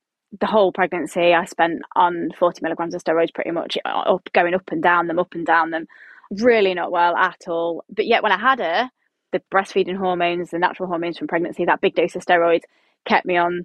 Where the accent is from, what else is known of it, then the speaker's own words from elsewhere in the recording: East Midlands, United Kingdom; I'm from Derbyshire.